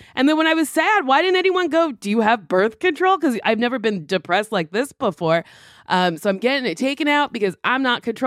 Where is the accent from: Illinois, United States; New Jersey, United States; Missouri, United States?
Illinois, United States; Chicago; I'm like, you're from the suburbs. I've never seen you on the south side.